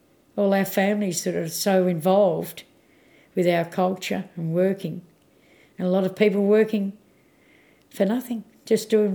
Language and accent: English; Tasmania, Australia; See, where I come from, where I was born and brought up in Tassie